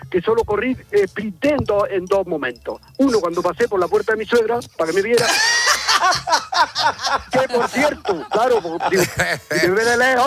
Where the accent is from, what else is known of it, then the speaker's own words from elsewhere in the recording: Armilla, Andalusia, Spain; había una carrera aquí en Armilla, en mi pueblo